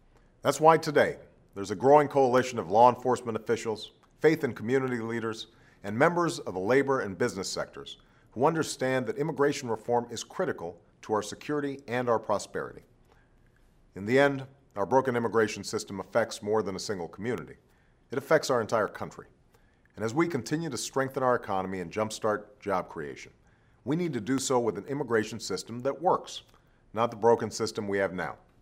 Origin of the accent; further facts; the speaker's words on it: Illinois, United States; 4 years ago, as a senator, I joined many of you at a march like this one in my home state of Illinois.